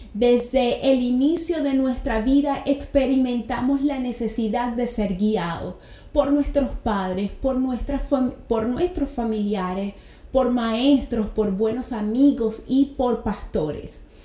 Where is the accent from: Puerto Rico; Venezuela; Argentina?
Venezuela; moved away as an adult; now in United States; Hace 5 años yo me vine a este hermoso país de los Estados Unidos y no puedo imaginarme estar en este país con las leyes en mi país, de mi país Venezuela.